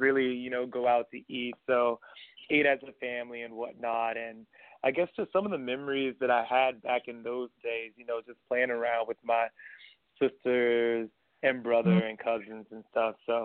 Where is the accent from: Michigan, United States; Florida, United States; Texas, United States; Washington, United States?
Florida, United States; Miami; I was born and raised in Miami, Florida. Grew up with a really, really, really large family.